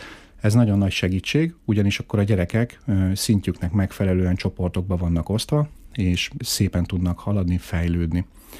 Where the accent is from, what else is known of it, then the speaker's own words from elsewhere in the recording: Miskolc, Borsod-Abaúj-Zemplén, Hungary; ide jártam, itt éltem, itt nőttem föl.